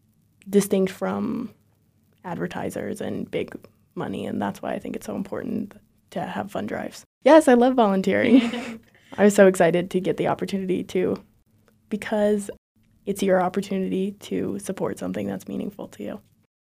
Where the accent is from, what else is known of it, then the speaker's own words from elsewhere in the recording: Reston, Virginia, United States; I'm from Reston, Virginia.